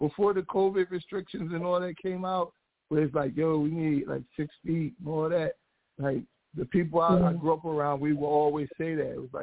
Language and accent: English; Camden, New Jersey, United States; I grew up in Camden, New Jersey.